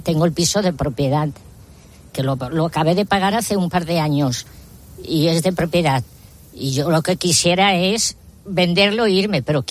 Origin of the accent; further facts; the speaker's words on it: Barcelona, Catalonia, Spain; born there; Soy nacida en el Raval, ¿eh? Y voy a cumplir 80